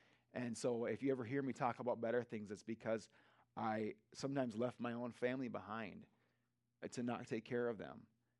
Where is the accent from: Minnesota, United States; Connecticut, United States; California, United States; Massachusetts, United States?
Minnesota, United States; Being a Minnesotan, and I think that we don't want to make waves.